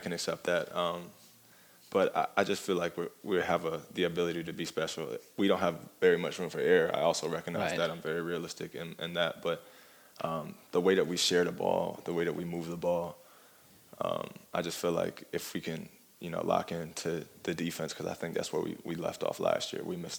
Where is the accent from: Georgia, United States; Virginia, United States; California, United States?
Georgia, United States; Atlanta; I'm from Atlanta, and I remember when Katrina hit